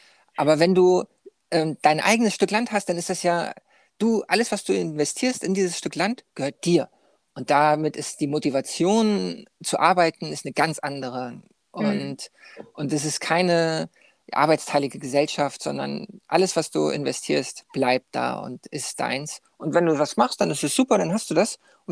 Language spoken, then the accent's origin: German; Northern Germany, Germany; moved away; weil ich bin in Deutschland nicht mehr, aber genau aus dem Grund. Weil bei uns